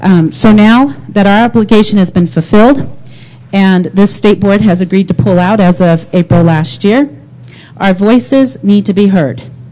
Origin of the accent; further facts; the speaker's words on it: Pueblo, Colorado, United States; from Pueblo, Colorado.